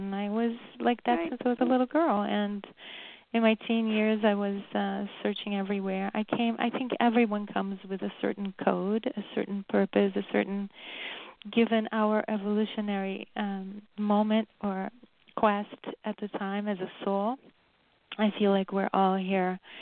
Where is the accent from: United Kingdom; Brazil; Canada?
Brazil; Rio de Janeiro; English is a second language; moved away as an adult; now in United States; No, I'm Brazilian-born. I was born in Rio de Janeiro.